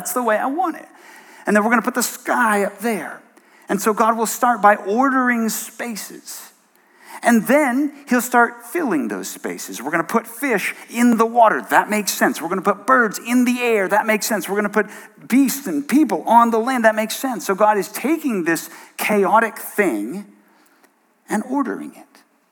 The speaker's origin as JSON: {"language": "English", "region": "Bangkok", "country": "Thailand", "tie": "born or raised there", "also_born_or_lived": "New England", "said": "When we moved to Thailand, I grew up in Bangkok. That's where my parents were at the time. And I moved from rural New England to Bangkok, Thailand."}